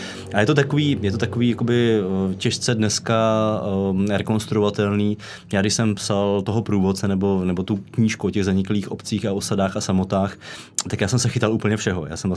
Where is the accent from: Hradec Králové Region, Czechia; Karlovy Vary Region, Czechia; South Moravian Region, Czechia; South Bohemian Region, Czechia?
Karlovy Vary Region, Czechia; Aš; pocházím z Aše, jo? Což je jakoby taky dost hustá jako aglomerace, takový sídelní útvar, dost poškozený jak bolševismem, tak potom raným kapitalismem.